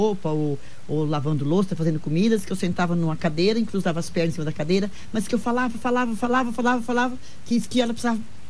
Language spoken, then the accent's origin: Portuguese; Paraná, Brazil; Nós somos do Paraná.